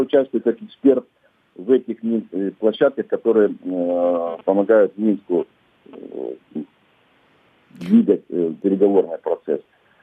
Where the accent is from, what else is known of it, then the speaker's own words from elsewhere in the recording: Krasnodon, Luhansk Oblast, Ukraine; Я родом с Краснодона, который на сегодняшний день находится на оккупированной территории.